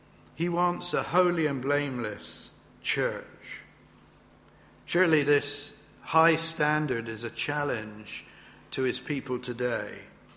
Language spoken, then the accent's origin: English; Bristol, South West England, United Kingdom; this little Swedish 17-year-old was in Bristol, my hometown.